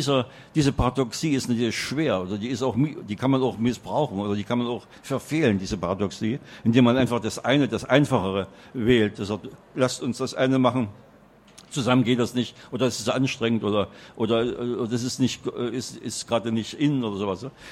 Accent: Germany; Wir sind also als Deutsche weit ab von solchen Festlegungen etwa anderer Nationalitäten oder anderer Sprachformen

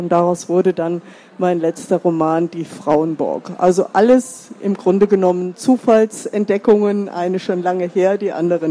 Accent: Trier, Rhineland-Palatinate, Germany; now in Bad Kreuznach, Germany; Ich habe dann festgestellt, in meiner Heimat rund um Trier gab es die ersten Massenverfolgungen zum Ende des 16. Jahrhunderts.

